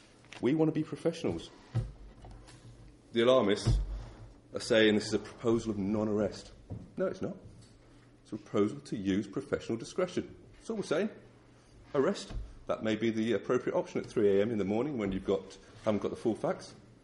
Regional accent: West Midlands, United Kingdom; I'm from the West Midlands

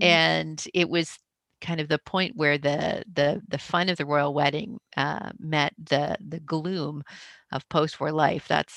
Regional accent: Canada; I'm Canadian

